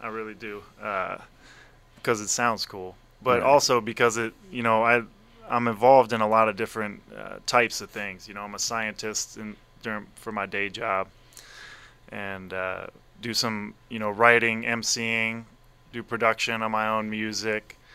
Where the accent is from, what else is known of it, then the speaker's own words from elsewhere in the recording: Cincinnati, Ohio, United States; I grew up in Cincinnati, Ohio, and we got to the point, me and the homies, where pretty much any time we were hanging out, it would bust into a freestyle cypher